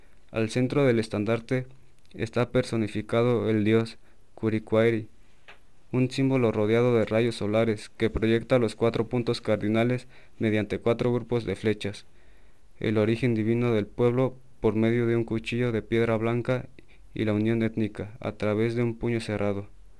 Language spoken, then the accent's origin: Spanish; Pátzcuaro, Michoacán, Mexico; tengo 21 años y soy de Pátzcuaro.